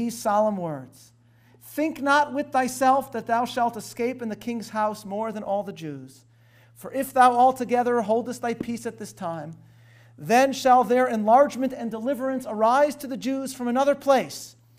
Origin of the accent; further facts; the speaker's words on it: Illinois, United States; Lincoln's home state and my home state of Illinois.